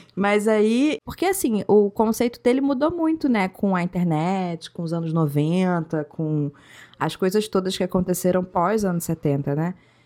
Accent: Rio de Janeiro, Brazil; assim, como brasileiro, como carioca, como...

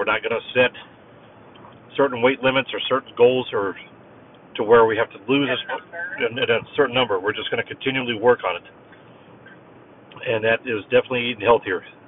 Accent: Arizona, United States; We're both from Arizona originally, but we haven't been back in years

